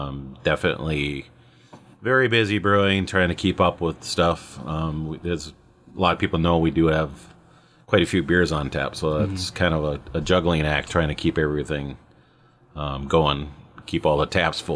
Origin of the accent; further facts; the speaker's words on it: Jordan, Minnesota, United States; because we're all originally from Jordan.